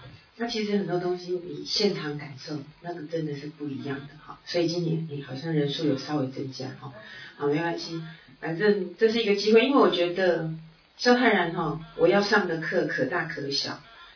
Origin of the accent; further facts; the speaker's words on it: Taiwan; 因为我们台湾人当然一定要知道